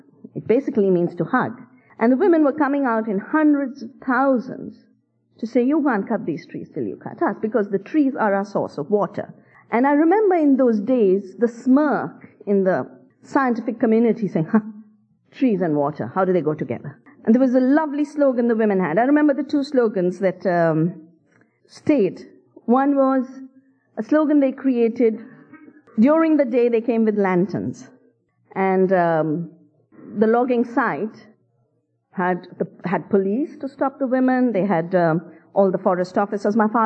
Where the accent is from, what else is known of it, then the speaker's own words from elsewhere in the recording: Uttarakhand, India; I went to visit my favorite spots in the Himalaya. I come from the Himalaya.